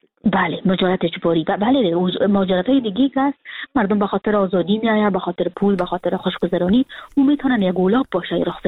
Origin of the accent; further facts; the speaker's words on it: Kabul, Afghanistan; now in Frankfurt, Germany